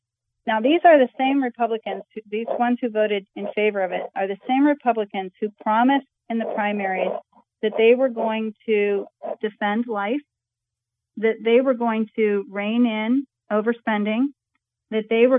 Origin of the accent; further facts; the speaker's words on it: Youngstown, Ohio, United States; I grew up in Youngstown, Ohio. I've been in Ohio all 53 years of my life. I grew up four houses down from the railroad track that serviced the steel mills of Youngstown.